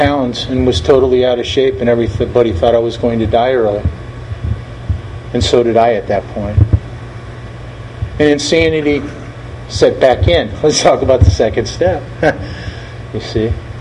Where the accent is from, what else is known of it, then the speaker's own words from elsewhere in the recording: Ohio, United States; I came from Ohio as a homeless guy, no education, 27 years old, not much prospects.